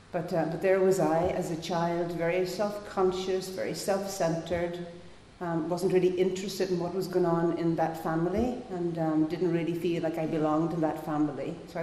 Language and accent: English; Ireland; So as I said, I come from Ireland, drinking, it's just part of the culture.